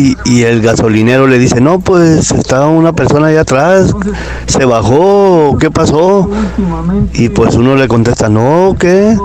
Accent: Nogales, Sonora, Mexico; aquí en el taxi acá, pues aquí soy de Nogales, Sonora, aquí en la frontera.

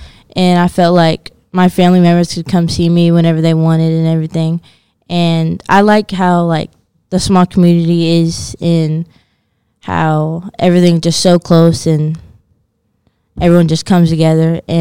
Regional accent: Kansas City, Kansas, United States; I grew up in Kansas City, Kansas. This little place called Piper.

